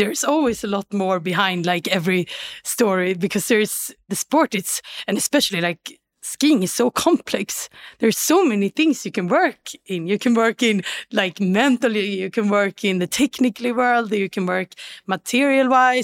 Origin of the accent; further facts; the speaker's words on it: Sweden; English is a second language; You know, I'm from Sweden.